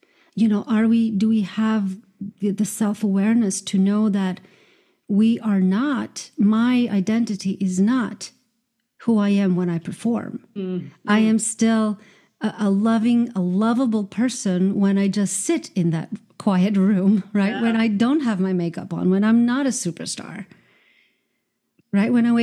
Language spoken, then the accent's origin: English; Croatia; now in United States; just because I came from Croatia to New York